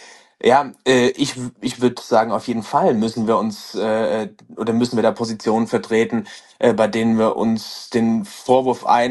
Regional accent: Aschaffenburg, Bavaria, Germany; Ich komme hier aus Aschaffenburg

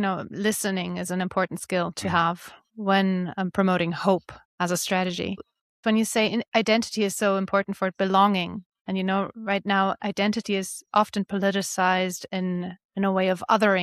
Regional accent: Germany; also born or lived in Spain; I'm not just German. I'm also European and I'm a woman. I was born in Spain. I've lived in places that are outside of Europe.

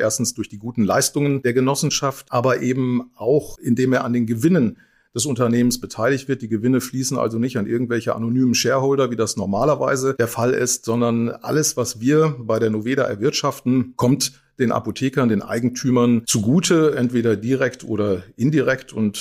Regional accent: Wesel, North Rhine-Westphalia, Germany; Ich bin aufgewachsen in Wesel am schönen Niederrhein, dann nach Schule, Internat, habe ich in Saarbrücken angefangen zu studieren

